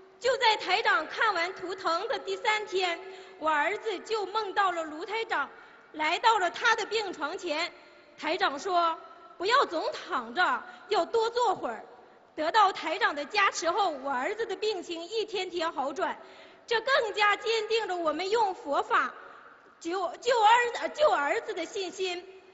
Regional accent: Shandong, China; 我是山东的一名同修，在我信佛供佛的这些年

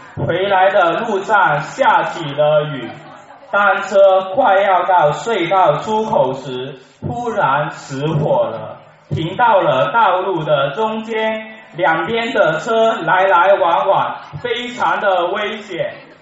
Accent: Shenzhen, Guangdong, China; 我是来自深圳的同修

